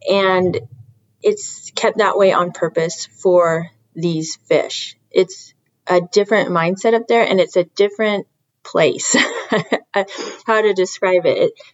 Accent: Pacific Northwest, United States; So we think of our local salmon. We're from the Pacific Northwest.

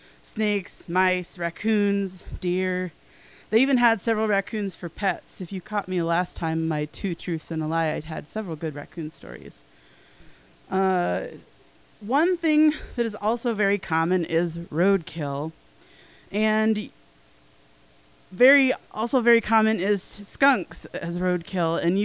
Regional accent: Iowa, United States; Yeah, so I'm from Iowa. No, we don't raise potatoes. That's Idaho.

